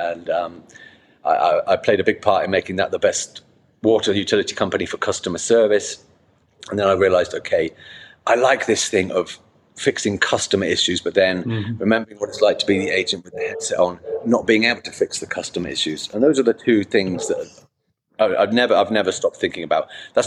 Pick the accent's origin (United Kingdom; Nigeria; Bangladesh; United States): United Kingdom; England; and I'm English, and damn, I was attractive then.